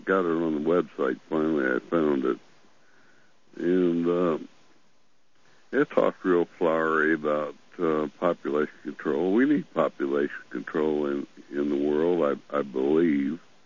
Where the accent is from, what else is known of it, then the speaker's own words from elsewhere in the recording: England, United Kingdom; Yeah, I'm English